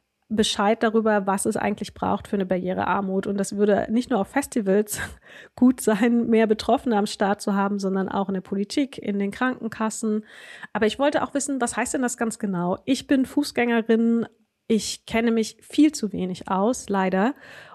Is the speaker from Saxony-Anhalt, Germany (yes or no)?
yes; Wernigerode, Saxony-Anhalt, Germany; das ist nur wenige Kilometer von Wernigerode entfernt, also da, wo ich aufgewachsen bin.